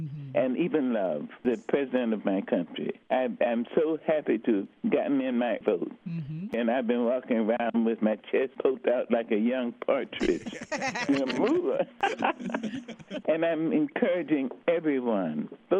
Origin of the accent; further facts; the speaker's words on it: United States; I'm an American.